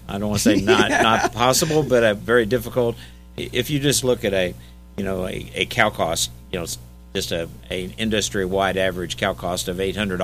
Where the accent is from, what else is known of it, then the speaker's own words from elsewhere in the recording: Missouri, United States; I'm from Missouri originally, so you got to show me a lot of things